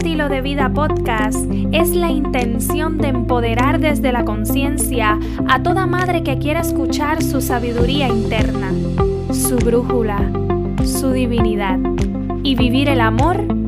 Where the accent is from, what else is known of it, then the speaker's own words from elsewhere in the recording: Orocovis, Puerto Rico; orocoveña puertorriqueña